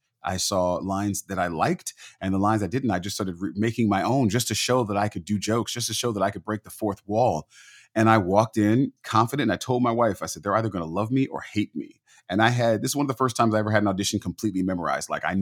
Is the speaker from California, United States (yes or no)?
yes; California, United States; Don and I, we're from California, and we would go to Disneyland weekly, like on the weekends.